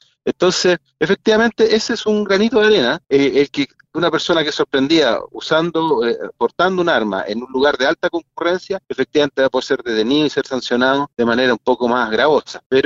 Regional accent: Chile; Y los chilenos esperamos que el problema de la delincuencia se ataque de verdad, en serio.

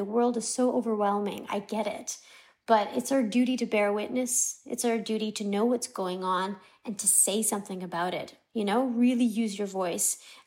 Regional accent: Canada; growing up in Canada.

